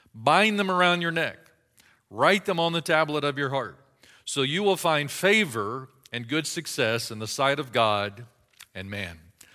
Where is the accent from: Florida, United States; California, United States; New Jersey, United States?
Florida, United States; Pensacola; now in Pace, United States; And so we're born, Candace and I, we're both born and raised in Pensacola. We live over in Pace